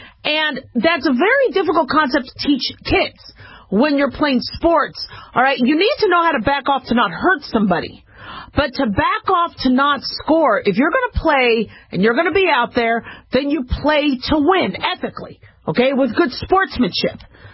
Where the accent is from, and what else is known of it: Las Vegas, Nevada, United States